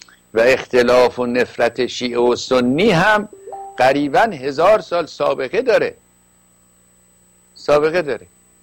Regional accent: Iran; گفتم ما ایرانی هستیم.

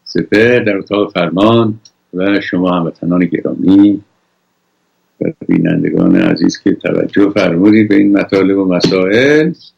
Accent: Iran; بنده که اینجا نشستم به عنوان یک ایرانی که مسیح آزادی رو چشیدم 46 ساله

